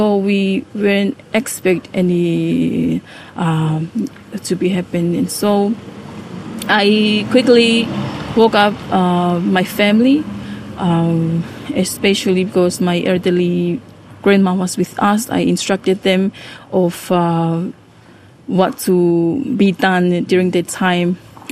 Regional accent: Vava'u, Tonga; I'm from Vava'o originally

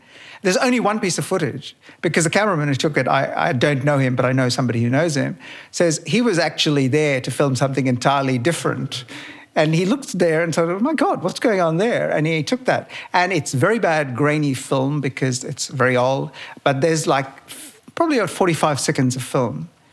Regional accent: Kolkata, West Bengal, India; I was brought up in Calcutta.

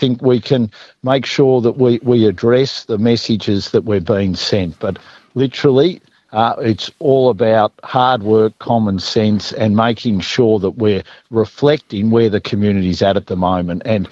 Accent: Australia; accent: broad Australian; I call it Coleraine with my broad Australian accent.

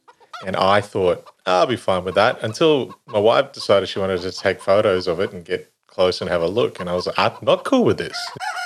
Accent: Western Australia, Australia; Just growing up in Western Australia, I always had a high awareness and...

